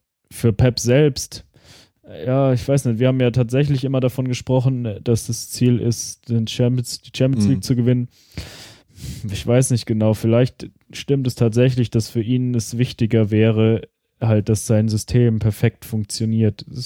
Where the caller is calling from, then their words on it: Leverkusen, North Rhine-Westphalia, Germany; Ich komme aus Leverkusen